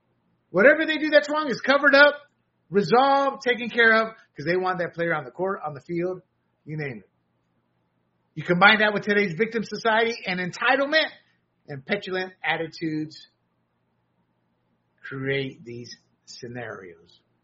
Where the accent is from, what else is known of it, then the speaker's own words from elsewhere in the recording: the South, United States; I grew up in the South. Many of my friends were black.